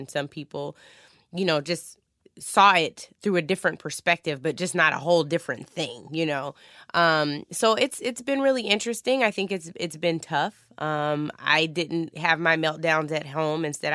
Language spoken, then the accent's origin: English; Washington, United States; I have it on right now that says 206. That is the wonderful area code for my hometown, and I feel so, so blessed to have been to have grown up there, and to have the family upbringing that I had